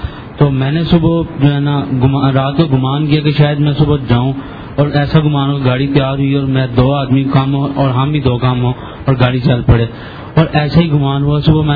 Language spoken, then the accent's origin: Urdu; Jhelum, Punjab, Pakistan; اور میں جیلم سے آیا ہوں.